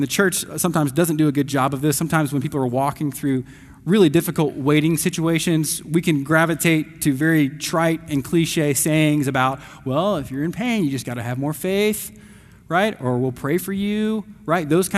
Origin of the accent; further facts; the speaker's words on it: Atlanta, Georgia, United States; Growing up in Atlanta, I lived really close to Six Flags Over Georgia.